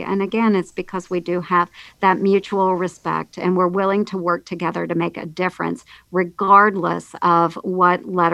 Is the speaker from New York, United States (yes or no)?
no; Red Oak, Iowa, United States; In Red Oak, my hometown, you know, we've got two grocery stores and a Dollar General, and that's really about it.